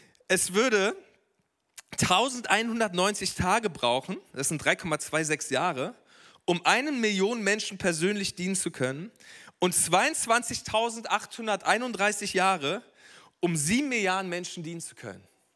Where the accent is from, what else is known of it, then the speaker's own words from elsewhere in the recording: Berlin, Germany; Bei uns zu Hause in Berlin, bei meinen Eltern, gab es das normale Geschirr und es gab das gute Geschirr für besondere Anlässe.